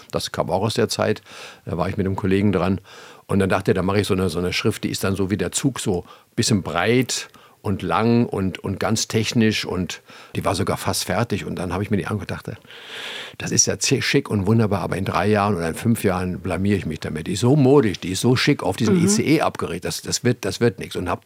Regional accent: Stadthagen, Lower Saxony, Germany; born there; wo ich geboren bin, in Stadthagen bei Hannover

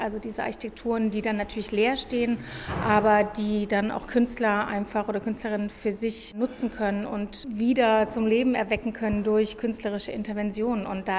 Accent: Gotha, Thuringia, Germany; also born or lived in Düsseldorf / Bucharest; Also ich bin in Gotha aufgewachsen, also in Thüringen, habe in Düsseldorf studiert, da Abschluss gemacht an der Akademie und bin 2017 nach Rumänien gezogen, nach Bukarest und pendel seitdem zwischen Gotha und Bukarest.

